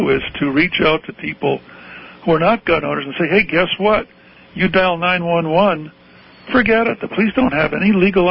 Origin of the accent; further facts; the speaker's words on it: Tucson, Arizona, United States; I was raised in Tucson, Arizona, in the 50s and 60s, and guns are everywhere.